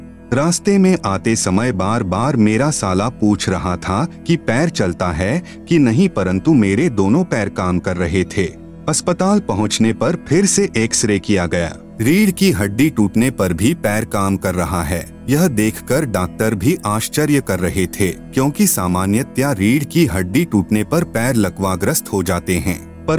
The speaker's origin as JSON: {"language": "Hindi", "town": "Mirchiya", "region": "Madhesh Province", "country": "Nepal", "said": "गांव विकास समिति मिर्चिया ward number 3 थाना चौक जिला सिरहा अंचल जनकपुर नेपाल का निवासी हूं।"}